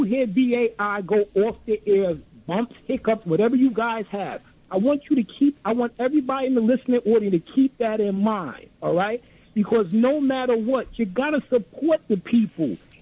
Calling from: Brooklyn, New York, United States; I'm calling from Brooklyn.

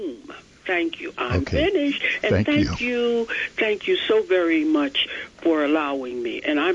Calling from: New York, United States; from Long Island

